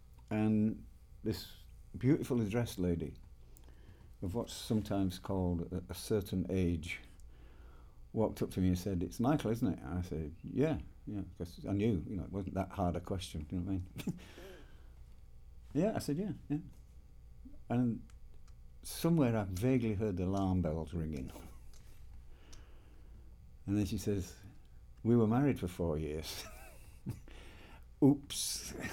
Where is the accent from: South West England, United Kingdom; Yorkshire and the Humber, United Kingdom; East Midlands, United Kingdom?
Yorkshire and the Humber, United Kingdom; Leeds; I'm from Leeds in Yorkshire, but I blame that on my mother.